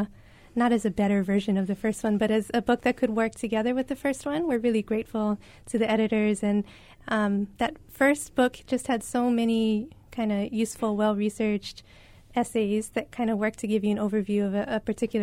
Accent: Hawaii, United States; And I'm not Hawaiian. My ancestors came from Okinawa and Japan, through the plantations, and I grew up local.

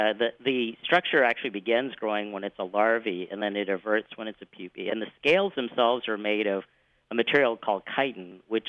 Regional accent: Texas, United States; I was 8 years old and I found a dead giant swallowtail in my yard where I grew up in Texas

